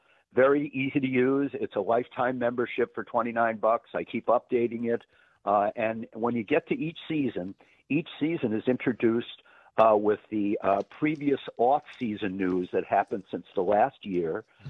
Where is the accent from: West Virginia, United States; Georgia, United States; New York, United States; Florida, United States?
New York, United States; moved away as an adult; In fact, I'm originally from New York, from way back when, came to college out here in Wisconsin and never went back.